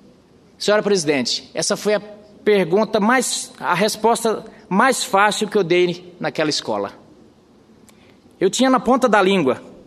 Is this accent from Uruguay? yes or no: no; Mato Grosso, Brazil; also born or lived in Caicó, Rio Grande do Norte; Sou natural de Caicó, no Rio Grande do Norte, e como muitos nordestinos naquela época, ainda criança, migrei com minha família em busca de melhores oportunidades. Rumamos para o estado de Mato Grosso